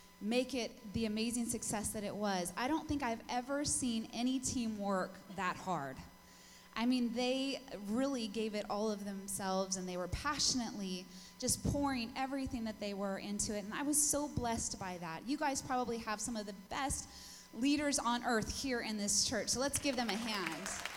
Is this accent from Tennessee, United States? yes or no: no; California, United States; I am from California, like Pastor Tim said, and so it's cool just to come and hear all the accents